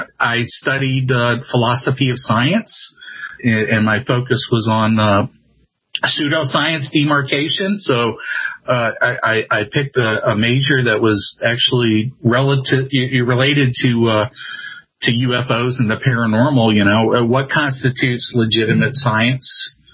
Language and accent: English; St. Louis, Missouri, United States; moved away as an adult; now in Cape Girardeau, United States; I'm from St. Louis, Missouri. And when I went to college, I decided to go to Southeast Missouri State University in Cape Girardeau, where I'm at. I live in Cape Girardeau.